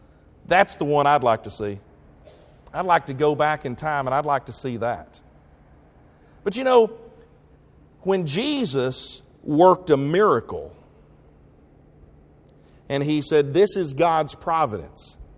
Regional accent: Henderson, Tennessee, United States; I grew up in Henderson, Tennessee.

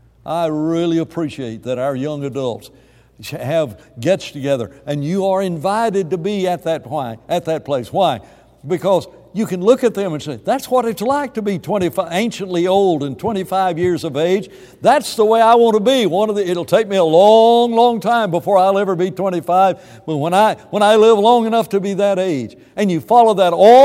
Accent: United States; being a missionary and being an American in a foreign land.

